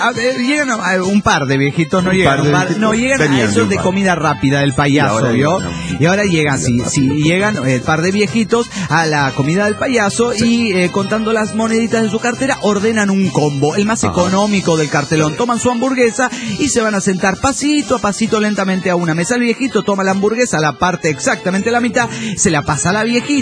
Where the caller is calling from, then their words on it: Tijuana, Baja California, Mexico; de Tijuana, México.